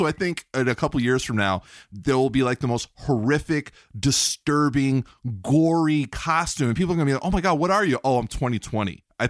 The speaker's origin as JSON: {"language": "English", "region": "New York", "country": "United States", "tie": "born or raised there", "said": "I grew up in New York in the 80s as a child."}